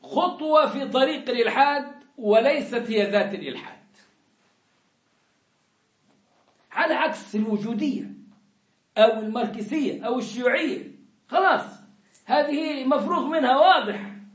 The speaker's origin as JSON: {"language": "Arabic", "country": "Egypt", "moved": "yes", "said": "أنا جيت من مصر"}